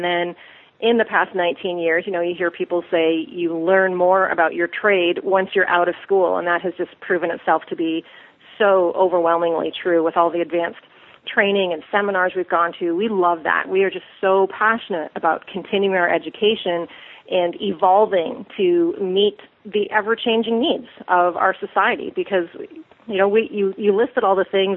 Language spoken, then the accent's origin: English; Canada; I grew up in Canada